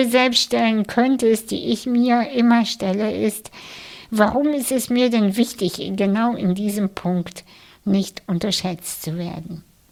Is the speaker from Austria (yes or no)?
no; Russia; German is a second language; ich bin ja Russin und die russische Community